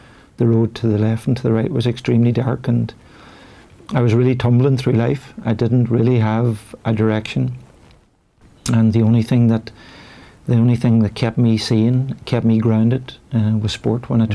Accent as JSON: {"language": "English", "town": "Letterkenny", "region": "Ulster", "country": "Ireland", "tie": "born or raised there", "said": "I think it was because I was from the countryside. Growing up in Donegal, I was from a more rural part of Letterkenny"}